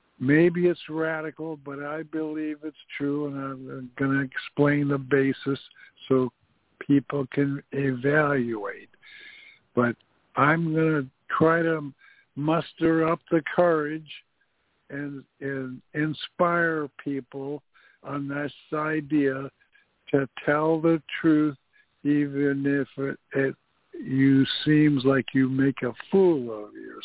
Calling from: Goleta, California, United States; I'm calling in from Goleta today

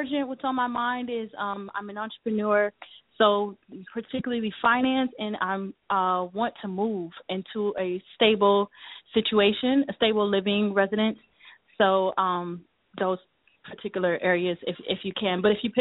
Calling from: New York City, New York, United States; I'm calling from New York City.

